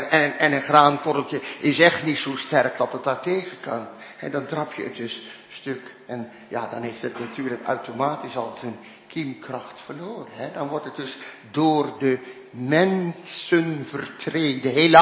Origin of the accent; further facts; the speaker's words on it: North Brabant, Netherlands; de streek waar ik vandaan kom, het Landreuzen en Altena